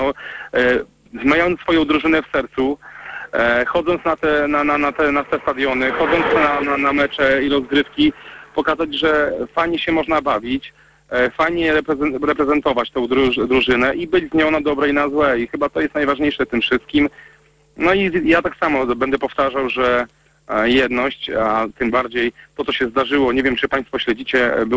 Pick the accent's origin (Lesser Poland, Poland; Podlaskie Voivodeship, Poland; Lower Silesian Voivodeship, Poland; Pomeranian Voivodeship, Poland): Podlaskie Voivodeship, Poland; Białystok; akurat też pochodzę z Białegostoku, więc moim klubem takim rodzimym jest Jagiellonia Białystok.